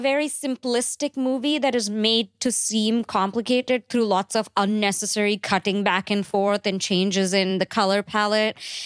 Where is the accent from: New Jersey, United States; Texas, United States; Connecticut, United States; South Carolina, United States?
New Jersey, United States; I'm from New Jersey.